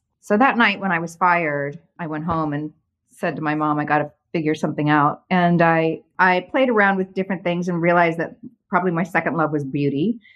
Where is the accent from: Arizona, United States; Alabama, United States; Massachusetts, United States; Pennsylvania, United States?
Arizona, United States; you know, I came from Arizona. I was not, you know, didn't know anything about fashion, really. No offense to any of my Arizona friends